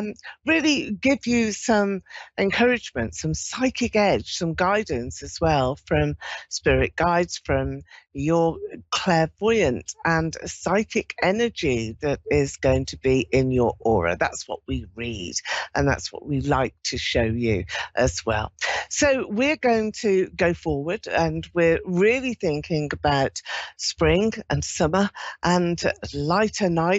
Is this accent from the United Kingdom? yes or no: yes; London, United Kingdom; I'm from London in the United Kingdom, and I'm reaching to all of you across the world.